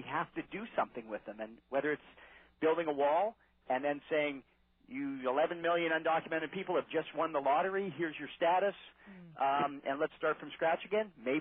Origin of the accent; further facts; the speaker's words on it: Canada; And I'm from Canada.